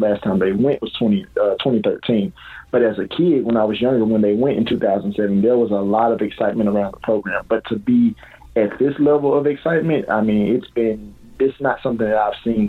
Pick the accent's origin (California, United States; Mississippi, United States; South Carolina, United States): Mississippi, United States; Jackson; I'm born and raised in Jackson, Mississippi.